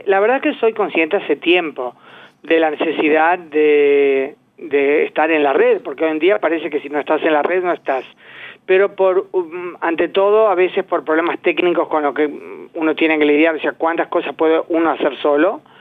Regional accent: Uruguay; now in Israel; Pero cuando empecé a hacer periodismo en Uruguay, tanto radial como escrito, me parecía rarísimo no usar el nombre con el que crecí en Uruguay, claro. Que hasta ahora sigo sintiendo también mi país, además de Israel.

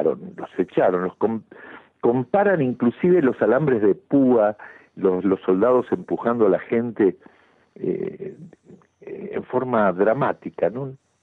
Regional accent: Argentina; born there; yo soy latinoamericano, por supuesto, nací en la Argentina, ¿no?

